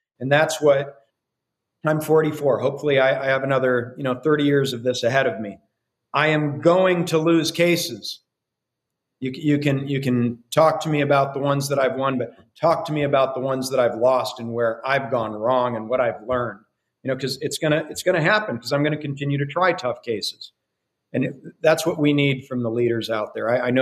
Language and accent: English; Iowa, United States; And the last trial that he did was in my home state of Iowa.